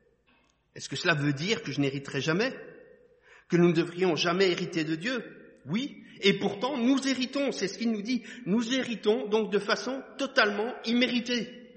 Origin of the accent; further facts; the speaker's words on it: Liège, Wallonia, Belgium; Je suis originaire de Liège et j'y suis retourné pour une occasion particulière.